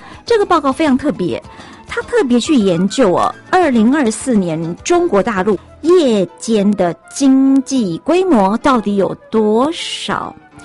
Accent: Taiwan; 我们台湾人很喜欢逛夜市，对，那你看我们台湾人逛夜市哦

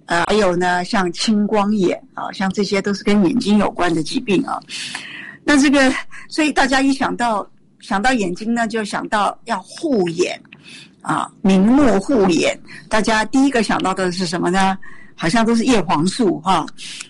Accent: Taiwan; 我们在台湾，我们台湾人呢、啊，很糟糕的、啊，从小很多人就四眼田鸡

